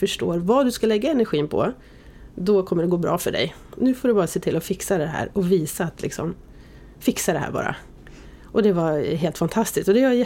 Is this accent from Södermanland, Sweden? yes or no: yes; Oxelösund, Södermanland, Sweden; Ja, jag är född och uppvuxen i Oxelösund, som ligger utanför Nyköping.